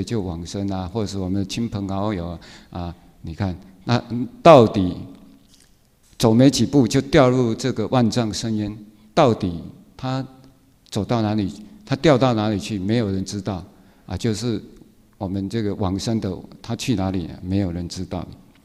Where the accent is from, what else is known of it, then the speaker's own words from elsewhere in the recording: Tainan, Taiwan; moved away as an adult; 我的故乡是台南，我回去台南，我已经20岁离开台南，然后这个已经30几年没有回去